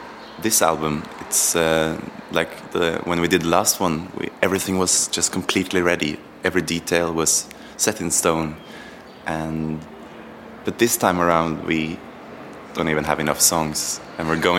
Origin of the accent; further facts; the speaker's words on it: Norway; we are from Norway. And right now we are on a little tour in Europe